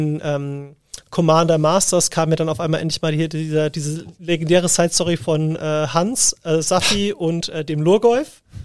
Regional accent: Rhineland-Palatinate, Germany; also born or lived in Lower Saxony; ich bin ja in der Nähe von Kaiserslautern quasi aufgewachsen, auch wenn ich gebürtiger Niedersachse bin

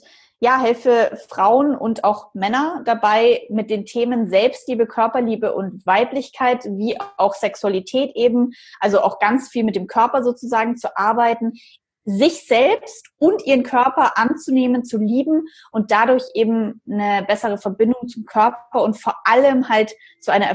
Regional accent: Bavaria, Germany; Aber ich bin aus Bayern, irgendwie so ganz traditionell katholisch eigentlich aufgewachsen.

